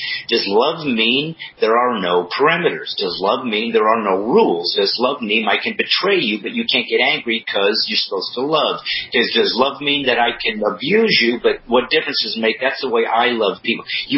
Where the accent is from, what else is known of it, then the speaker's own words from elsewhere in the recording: United States; But I'm American, so my first responsibility, I think, is for the territory I was in.